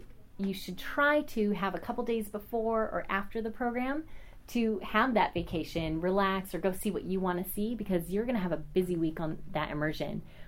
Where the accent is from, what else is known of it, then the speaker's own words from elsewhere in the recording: California, United States; here I am, this, you know, little blonde girl growing up in Orange County